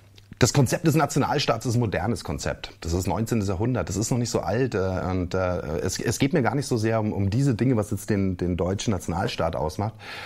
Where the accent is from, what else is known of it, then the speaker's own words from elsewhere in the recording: Germany; Und dann sind die Leute halt zufrieden, wenn du dann sagst, na, ich komme aus Deutschland.